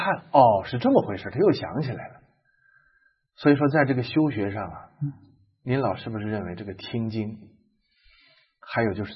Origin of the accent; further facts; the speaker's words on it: northern China, China; 我是北方人，那个喜欢吃咸的，